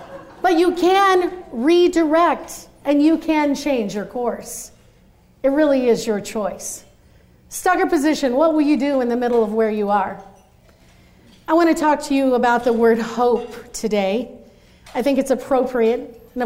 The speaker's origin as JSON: {"language": "English", "region": "Midwest", "country": "United States", "moved": "as an adult", "lives_now": "Dallas, United States", "said": "I'm originally from the Midwest, where I learned how to speak normal. Then I moved to Dallas in 2000, and that's when I learned a whole new way of talking."}